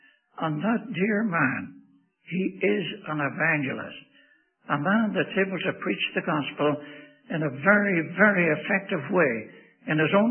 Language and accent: English; Ireland; born there; I was born in Ireland. And when I went over to my native land in Ireland, I was there for a month